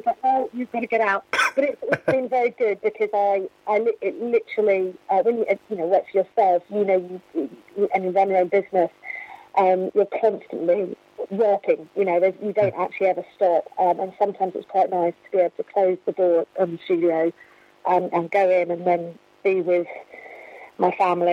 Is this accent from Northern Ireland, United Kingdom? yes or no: no; Guildford, South East England, United Kingdom; obviously I'm from Guildford